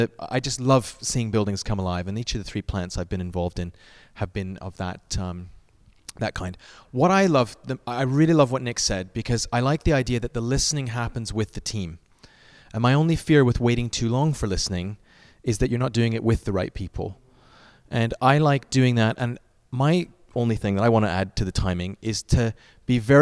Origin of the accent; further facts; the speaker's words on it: Guelph, Ontario, Canada; also born or lived in United Kingdom; I'm originally from Guelph, Ontario, but I've been in the UK for 14 years and I've just come back